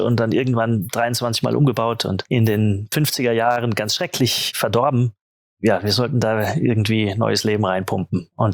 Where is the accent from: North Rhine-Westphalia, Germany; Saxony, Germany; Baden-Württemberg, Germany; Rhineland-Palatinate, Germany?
Rhineland-Palatinate, Germany; Mainz; Also ich bin aus Mainz und ich erinnere mich, dass ich als kleiner Bub im Gutenberg-Museum war